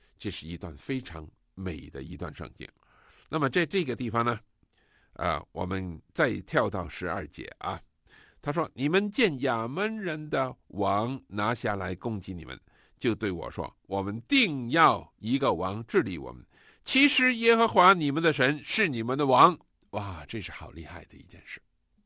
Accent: China

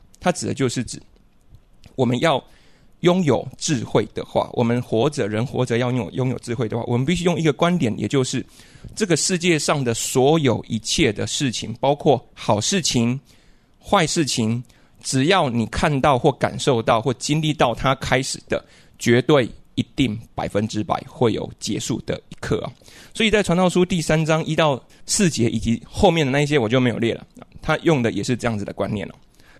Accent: Chiayi, Taiwan; 我念国中的时候，我是嘉义长大的。

